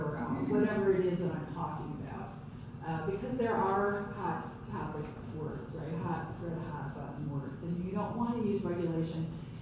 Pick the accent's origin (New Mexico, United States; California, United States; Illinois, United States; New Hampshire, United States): Illinois, United States; Chicago; So I remember growing up before the Clean Air Act, I grew up in Chicago, I remember breathing in all the air.